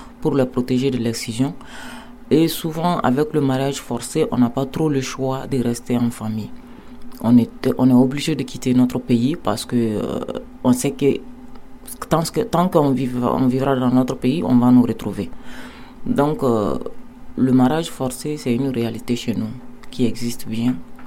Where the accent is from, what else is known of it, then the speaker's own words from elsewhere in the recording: Mali; now in France; Moi, je suis une Malienne. Je vis en France, ça fait 4 ans. Je suis venue ici en 2020.